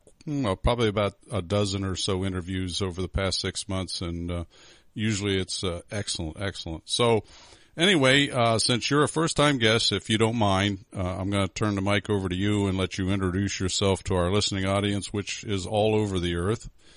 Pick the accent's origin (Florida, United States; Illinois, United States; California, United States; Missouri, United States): Florida, United States; I'm from South Florida.